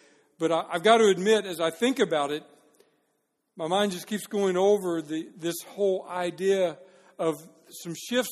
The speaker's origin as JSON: {"language": "English", "town": "Dallas", "region": "Texas", "country": "United States", "tie": "born or raised there", "lives_now": "Apex, United States", "said": "Dallas is my hometown and the church I served before I came to Salem and to Apex, North Carolina, was a church in the downtown area of Dallas"}